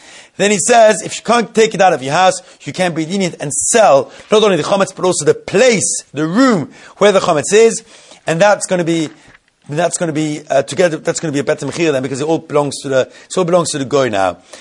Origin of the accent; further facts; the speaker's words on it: Zurich, Switzerland; When I was brought up in Zurich